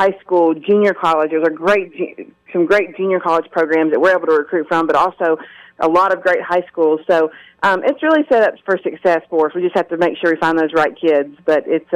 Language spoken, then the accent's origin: English; Nashville, Tennessee, United States; also born or lived in Kentucky; You know, I'm from Nashville, Tennessee, but my first head coaching job was in Kentucky